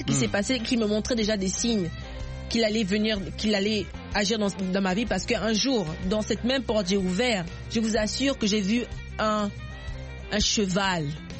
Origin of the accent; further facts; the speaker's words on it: Port-Gentil, Ogooué-Maritime, Gabon; born there